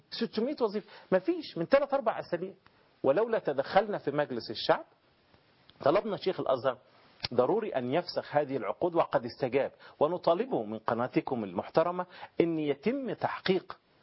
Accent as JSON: {"language": "Arabic", "country": "Egypt", "said": "لما عرفوا أن أنا مصري"}